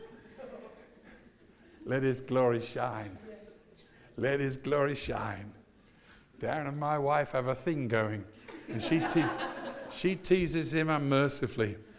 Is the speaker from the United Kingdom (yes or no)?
yes; England, United Kingdom; now in United States; And I'm an Englishman, if I hadn't lived in the United States, I'd have had no color at all.